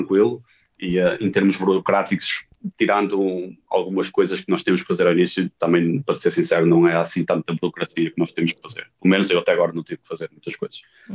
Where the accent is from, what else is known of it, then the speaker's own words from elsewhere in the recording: Portugal; são pessoas como nós portugueses.